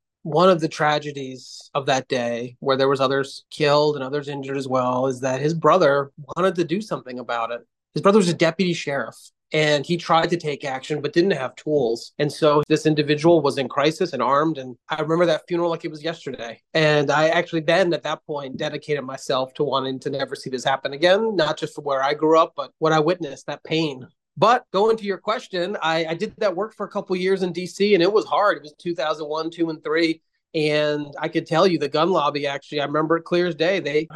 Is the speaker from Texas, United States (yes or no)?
no; Brooklyn, New York, United States; I grew up in Brooklyn, New York, between a couple of housing projects, and definitely saw violence in my community when I was growing up.